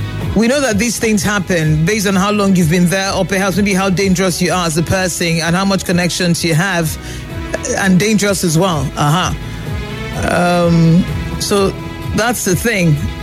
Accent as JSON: {"language": "English", "country": "Nigeria", "said": "we're Nigerian for Port Harcourt."}